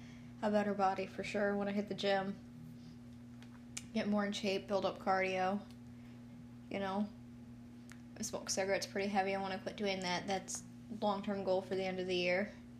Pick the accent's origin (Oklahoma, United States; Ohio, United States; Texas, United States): Ohio, United States; Elyria; I grew up here in Elyria, in this okay state of Ohio. Lorain County, that's where I'm from.